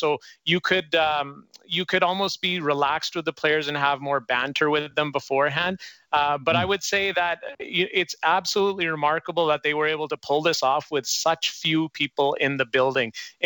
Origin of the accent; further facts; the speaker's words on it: Brooks, Alberta, Canada; Chestermere, Alberta, Brooks, Alberta, where I grew up. Had it not been for hockey, my experience growing up as a Canadian kid would have been completely different.